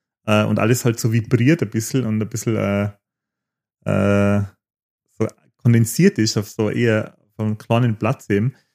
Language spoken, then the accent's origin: German; Innsbruck, Tyrol, Austria; weil Innsbruck ist ja meine Heimatstadt und ich liebe die Stadt